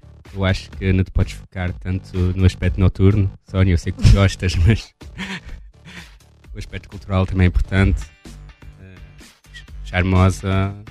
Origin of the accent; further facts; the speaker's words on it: Coimbra, Portugal; Eu, de facto, venho do distrito de Coimbra e vivi alguns anos em Coimbra.